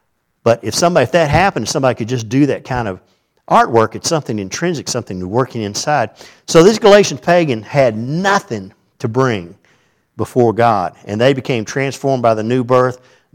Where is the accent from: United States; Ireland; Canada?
Ireland; and I'm Irish, so I can cut them down.